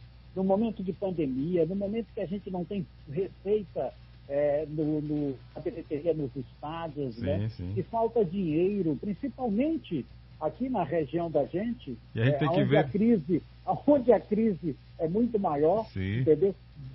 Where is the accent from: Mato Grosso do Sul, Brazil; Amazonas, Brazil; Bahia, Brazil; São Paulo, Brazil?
Bahia, Brazil; Itabuna; born there; eu nasci em Itabuna, eu sou filho de Itabuna e filho de Ilhéus também